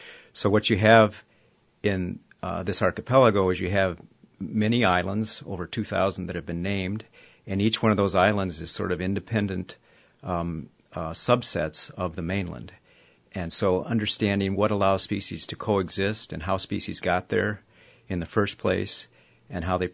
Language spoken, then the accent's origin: English; New Mexico, United States; So, actually, I grew up in New Mexico, but a friend and I had always dreamed of going to Alaska.